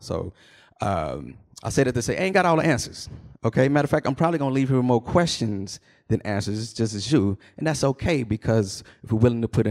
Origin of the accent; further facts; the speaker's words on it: Dallas, Texas, United States; I'm from Dallas, born and raised. I grew up in the South, and so I was Baptist, grew up Baptist.